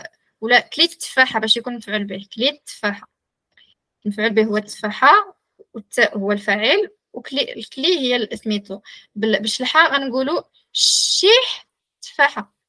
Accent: Agadir, Souss-Massa, Morocco; تزاديت كبرت في اكادير

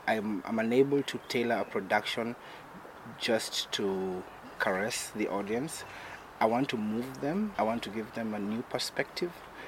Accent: Kenya; now in Denmark; Originally, yes, I'm from Kenya. And I live here and I consider myself now Danish.

